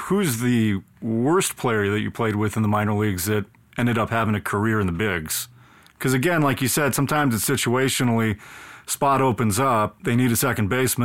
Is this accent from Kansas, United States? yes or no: no; California, United States; I'm from Southern California, too, and I still got family that lives out there, so it's kind of close to my heart.